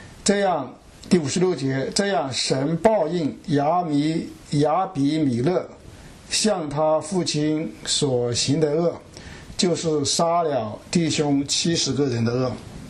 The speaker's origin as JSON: {"language": "Chinese", "country": "China", "said": "我们中国人有句话叫做善有善报，恶有恶报，不是不报，时候未到"}